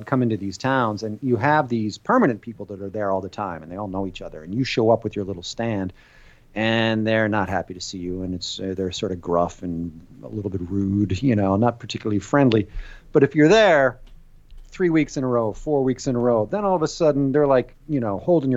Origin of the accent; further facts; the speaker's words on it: United States; now in France; The American expat, mainly because of how well I can speak French, having been here as long as I have.